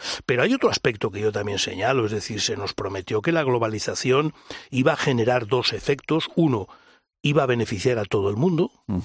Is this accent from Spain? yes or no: yes; Spain; como ciudadano español, me da vergüenza